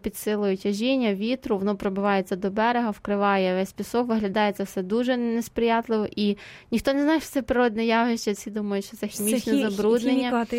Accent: Ternopil Oblast, Ukraine; я родом з Тернопільщини

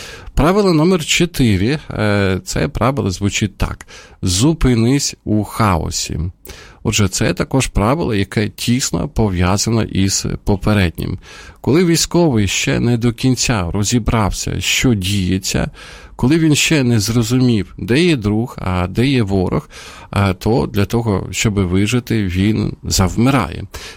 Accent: Sumy, Sumy Oblast, Ukraine; now in Kyiv, Ukraine; а Суми – це моє рідне місто

